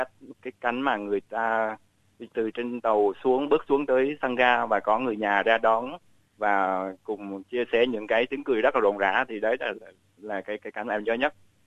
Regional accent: Binh Dinh, Vietnam; Quê gốc em là Bình Định và ở một cái gọi là vùng quê thôi.

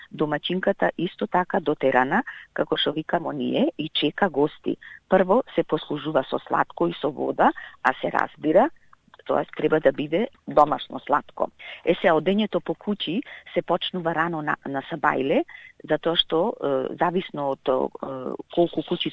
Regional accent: Tetovo, Polog, North Macedonia; now in Sydney, Australia; по потеко сум од Тетово, живеам тука во Сиднеј, во Австралија.

